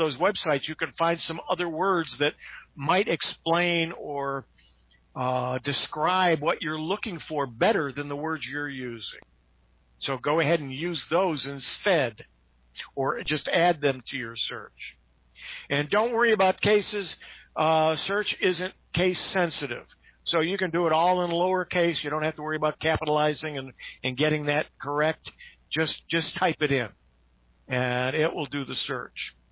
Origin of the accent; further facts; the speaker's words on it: Utica, New York, United States; I was born and raised in Utica, New York.